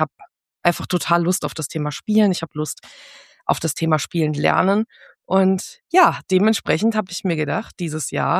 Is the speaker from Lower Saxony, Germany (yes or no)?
no; Essen, North Rhine-Westphalia, Germany; born there